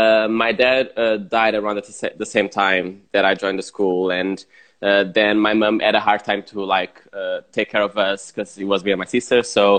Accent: Lisbon, Portugal; And then I'm from Lisbon in Portugal, originally. And, I mean, I started dancing African dance. That was the first connection I had to dance when I was very young, because I came from this African community in Lisbon

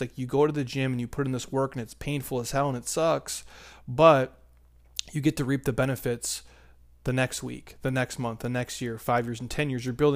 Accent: Minnesota, United States; now in Arizona, United States; I grew up in Minnesota where it's negative, you know, 20 degrees.

